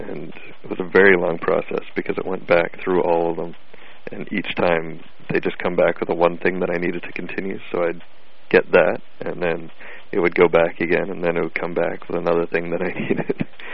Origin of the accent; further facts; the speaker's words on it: Canada; I'm Canadian.